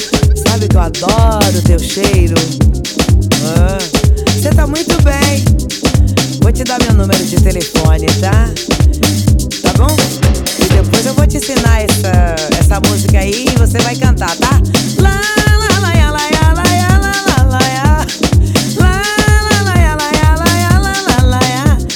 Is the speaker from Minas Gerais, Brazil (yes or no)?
no; Bahia, Brazil; eu sou da Bahia. É. Mas que coisa, né? Uma baiana e um carioca se encontrando aqui em Paris.